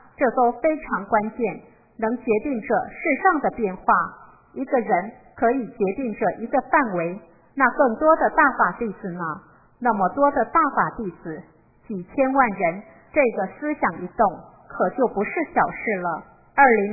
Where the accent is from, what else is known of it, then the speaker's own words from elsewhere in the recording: China; 正好给我们从大陆过来的人提供了一个修炼个人修养的好环境